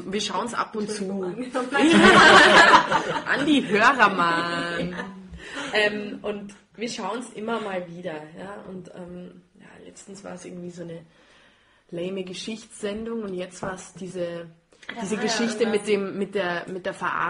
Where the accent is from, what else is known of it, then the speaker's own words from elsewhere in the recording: Austria; klar feiere ich den Dialekt, den bayerischen genauso wie den österreichischen, ja, und kann über den Schmäh lachen. Ja. Das ist klar, das sind meine Wurzeln, das ist, wo ich herkomme